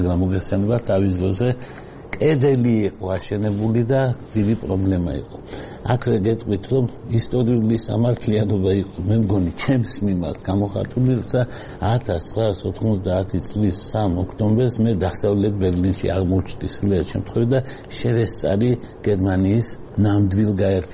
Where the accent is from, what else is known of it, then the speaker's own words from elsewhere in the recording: Batumi, Adjara, Georgia; born there; მე დავიბადე ქალაქში